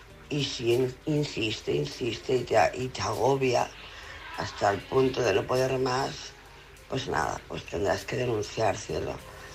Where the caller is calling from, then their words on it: Barcelona, Catalonia, Spain; de Barcelona.